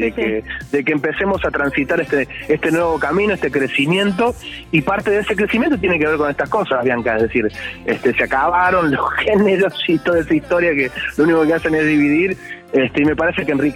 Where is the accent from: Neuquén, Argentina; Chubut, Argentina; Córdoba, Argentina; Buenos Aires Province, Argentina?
Córdoba, Argentina; now in Rafaela, Argentina; soy del interior del país, entonces, soy del interior de Córdoba, entonces, aunque ahora estoy viviendo en Rafaela, bueno, es más o menos lo mismo, pero en Santa Fe